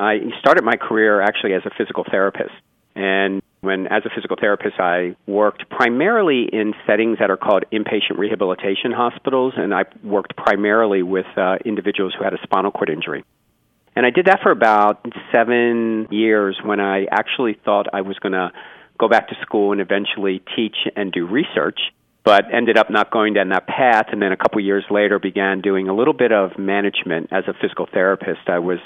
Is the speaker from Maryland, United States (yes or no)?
yes; Baltimore, Maryland, United States; moved away as an adult; Well, I grew up in Baltimore, so I'm not far into the four seasons, but I moved away right after I got out of college.